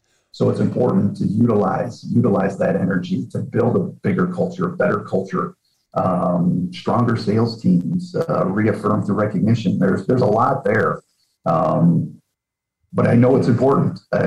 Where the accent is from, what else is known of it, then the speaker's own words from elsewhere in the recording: Midwest, United States; since I'm from the Midwest, right?